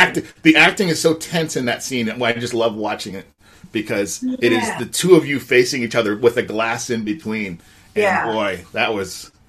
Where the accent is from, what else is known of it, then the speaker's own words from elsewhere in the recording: Canada; being Canadian, there's very few benefits to being Canadian.